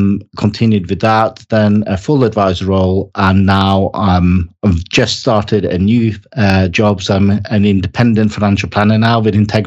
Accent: Norway; I've served in the British Army, even though I'm born and raised in Norway.

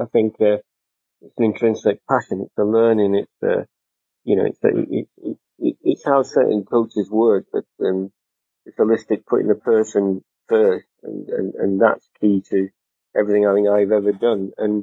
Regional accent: Halifax, Yorkshire and the Humber, United Kingdom; I came from Halifax as a brass band person, with my father was a brass band player.

